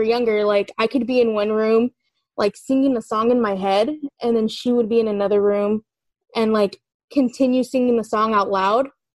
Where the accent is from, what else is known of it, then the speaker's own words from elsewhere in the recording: California, United States; Oh, I'm calling from the East Bay. I'm from California.